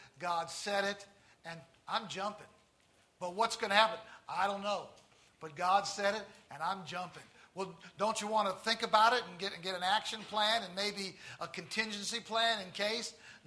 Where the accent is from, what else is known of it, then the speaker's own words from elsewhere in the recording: Collinsville, Illinois, United States; the public swimming pool in my hometown of Collinsville, Illinois, a small little town in the Midwest.